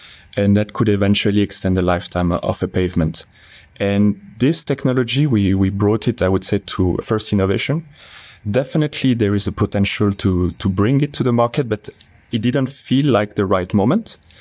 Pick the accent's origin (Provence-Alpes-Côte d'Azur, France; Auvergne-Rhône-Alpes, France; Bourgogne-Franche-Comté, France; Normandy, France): Bourgogne-Franche-Comté, France; Dijon; now in Switzerland; So I come from Burgundy, in the middle of France as well, not so far away from Switzerland.